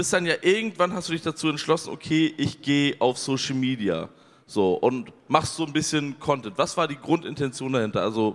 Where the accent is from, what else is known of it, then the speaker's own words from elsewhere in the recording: Lübeck, Schleswig-Holstein, Germany; ich hab meinen alten Steuerberater noch aus meiner Heimatstadt Lübeck